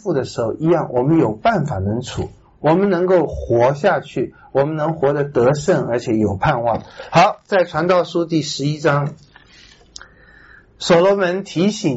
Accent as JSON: {"language": "Chinese", "country": "China", "said": "我们小的时候，现在大概不一样了，就是小孩子的特点，好小孩的特点就是少年老成"}